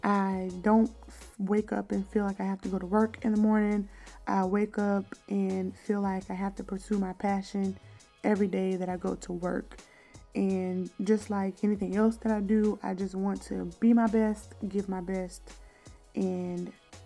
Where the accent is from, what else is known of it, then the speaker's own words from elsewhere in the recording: Camden, South Carolina, United States; I'm originally from Camden, South Carolina. Woot woot, 803 raised me, which is a small town right outside of Columbia, South Carolina, which is the capital.